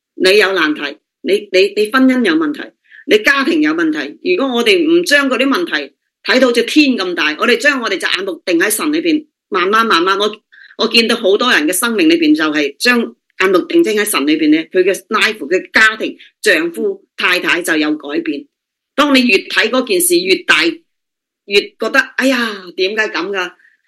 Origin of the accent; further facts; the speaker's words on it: Guangdong, China; 你知道我都系中国人，我系广东人，尤其是我哋广东人啊，有个习俗就系话啊，一年到头个米缸一定要有啲米咧